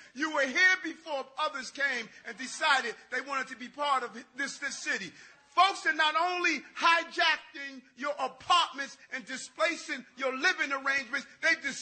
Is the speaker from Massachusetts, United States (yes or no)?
no; New York City, New York, United States; And I know I'm a New Yorker. I protected this city.